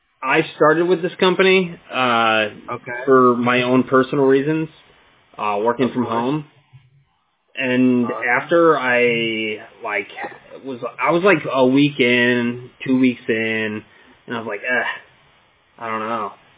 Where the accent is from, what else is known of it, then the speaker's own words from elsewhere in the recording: Crystal Lake, Illinois, United States; I'm from Crystal Lake, Illinois.